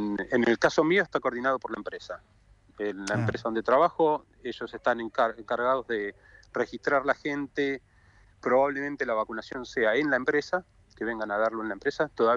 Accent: Buenos Aires, Argentina; De Buenos Aires.

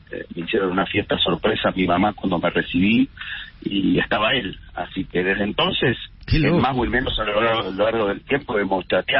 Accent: Buenos Aires Province, Argentina; Sí quiero, como un bonaerense

